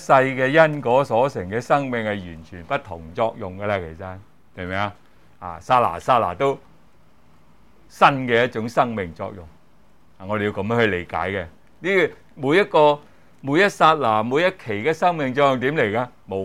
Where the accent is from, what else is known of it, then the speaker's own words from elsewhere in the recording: China; 我哋中國人好興講呢句説話噶嘛，係咪？